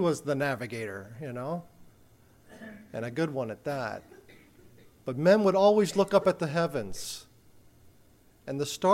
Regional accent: Miami, Florida, United States; I grew up in Miami, Florida, and in Miami, Florida at night, the street lights are very bright

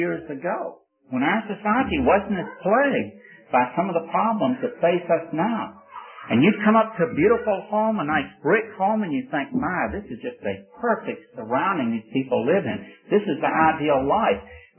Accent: Memphis, Tennessee, United States; I was right down visiting in the part of the country where I was raised in Memphis, Tennessee.

